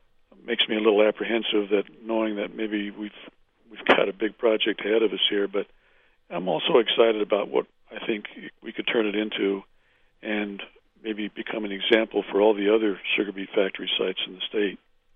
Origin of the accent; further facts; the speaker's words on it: Eaton, Colorado, United States; I grew up in Eaton. I'm from this area.